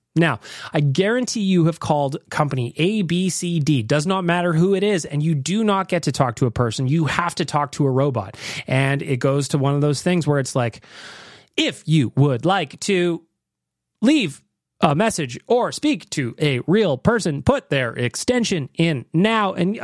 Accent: Canada; now in Australia; I'm actually in Australia, but I'm from Canada.

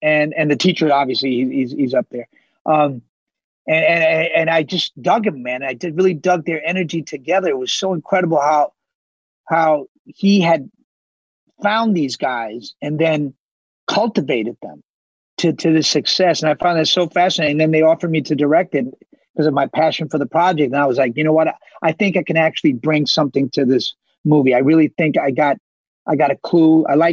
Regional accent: New York City, New York, United States; But luckily, I grew up in New York, and it was like, wait a minute.

